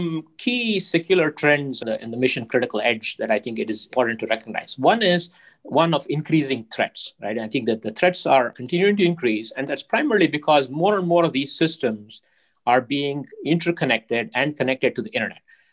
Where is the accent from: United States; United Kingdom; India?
India; I'm originally from India, so I have an Indian heritage.